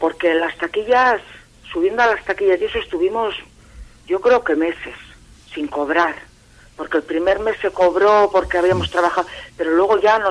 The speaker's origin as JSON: {"language": "Spanish", "town": "Laredo", "region": "Cantabria", "country": "Spain", "tie": "born or raised there", "said": "Es mi pueblo, le quiero con locura al pueblo y a la gente, para mí es el mejor pueblo"}